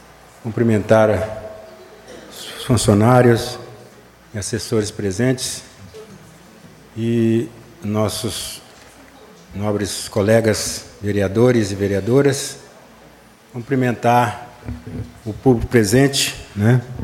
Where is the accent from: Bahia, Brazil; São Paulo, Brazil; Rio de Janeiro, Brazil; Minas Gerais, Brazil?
Bahia, Brazil; now in Conceição da Barra, Brazil; Sou da Bahia, mas me considero barrense porque desde 73 eu moro aqui.